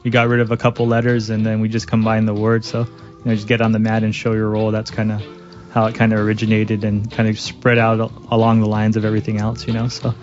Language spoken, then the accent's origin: English; Guam; moved away as an adult; also born or lived in Riverside County, California; now in United States; No, I was born in Riverside County, and then I moved to Guam when I was like elementary school, and then I came back out here for college.